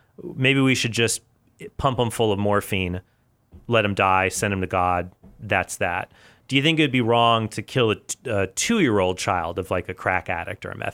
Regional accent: Southwest, United States; Now, I grew up in the Southwest, and there's a lot of meth labs, stuff like that.

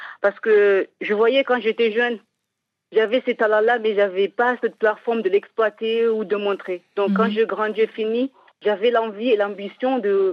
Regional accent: Comoros; Oh, je grandis aux Comores, j'ai fait toutes mes études aux Comores, même universitaires.

